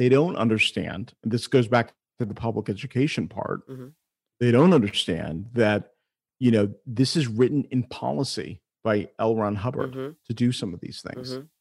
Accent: Iran; but I'm Iranian.

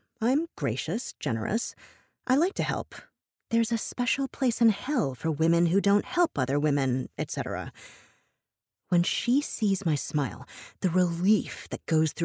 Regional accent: Ohio, United States; I was born and raised in Ohio, and I had to learn a long time ago how to fit in, which parts of my Asianness to highlight and which ones to hide.

